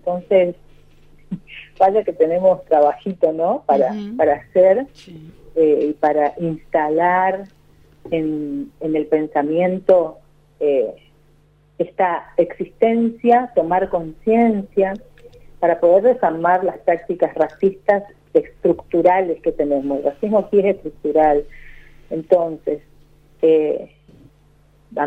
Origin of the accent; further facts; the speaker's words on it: Chaco, Argentina; Si soy afrodescendiente, si soy argentina, soy chaqueña, sí existimos, y eso denota la existencia de mis antepasados aquí, en este suelo.